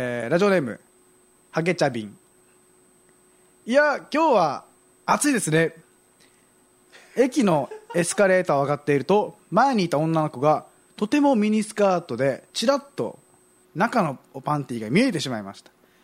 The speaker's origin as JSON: {"language": "Japanese", "region": "Okinawa", "country": "Japan", "tie": "born or raised there", "said": "で生まれ育った町が僕は南国なので、どうもねここの季節感と沖縄の季節感が合わなかったりするんですよ。"}